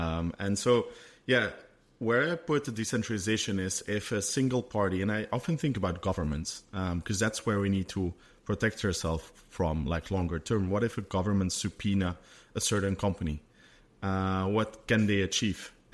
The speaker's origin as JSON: {"language": "English", "country": "Belgium", "tie": "born or raised there", "said": "I grew up in Belgium, so Belgium for most of my life, actually."}